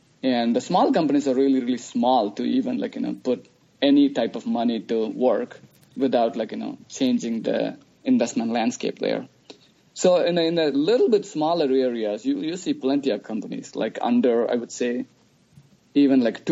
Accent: Chennai, Tamil Nadu, India; I'm from South India. I grew up in a place called Chennai.

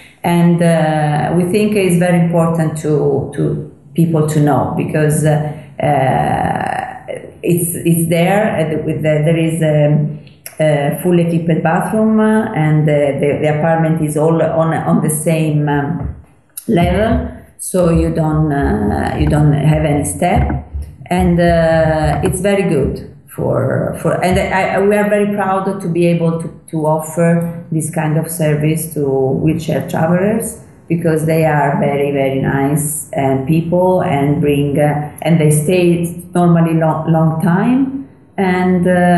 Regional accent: Florence, Tuscany, Italy; I'm born and raised in Florence.

